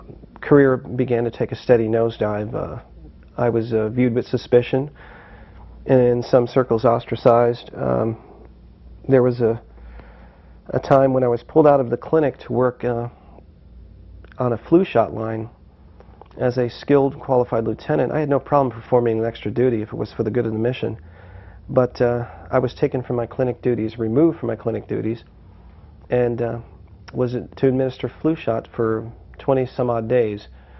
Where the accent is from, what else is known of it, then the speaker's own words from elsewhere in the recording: Rochester, New York, United States; I'm from Rochester, New York, and I'm coming here today to speak with you as a citizen